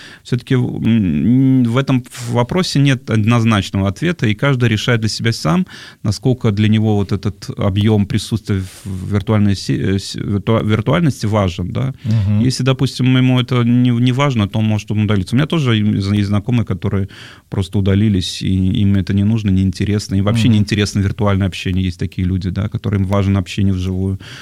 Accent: Tashkent, Uzbekistan; мы просто все вдвоем, Женя и я, мы из Узбекистана.

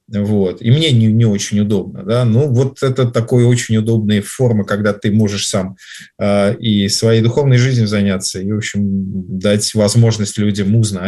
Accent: Vladimir Oblast, Russia; так как я родом из Петушинского района

